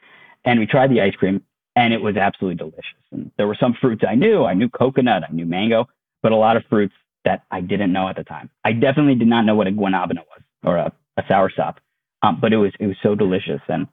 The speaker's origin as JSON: {"language": "English", "region": "Connecticut", "country": "United States", "tie": "born or raised there", "said": "He grew up in India. I grew up in Connecticut."}